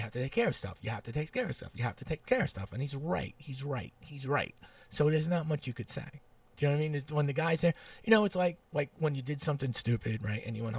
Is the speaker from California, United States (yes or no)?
no; Brooklyn, New York, United States; I'm from Brooklyn.